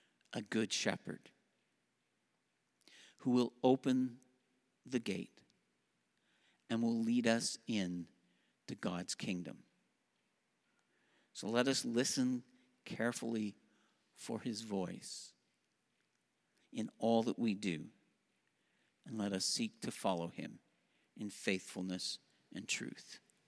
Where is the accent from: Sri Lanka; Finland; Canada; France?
Canada; I'm a Canadian.